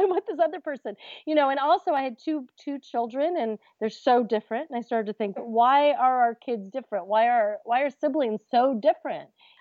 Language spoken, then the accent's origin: English; New York, United States; I guess maybe I'm a New Yorker or whatever.